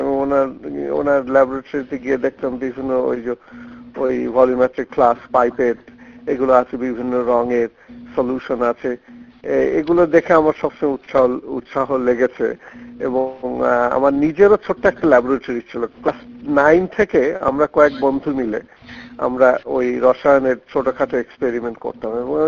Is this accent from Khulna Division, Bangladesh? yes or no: yes; Kushtia, Khulna Division, Bangladesh; moved away as an adult; also born or lived in Dhaka; now in United States; আমি আমেরিকায় আসি 1978 সালে। আমি আমার বাড়ি কুষ্টিয়া, কুষ্টিয়া কলেজ থেকে লেখাপড়া করে 70-তে আমি ঢাকা বিশ্ববিদ্যালয়ে আসি পড়তে কেমিস্ট্রি।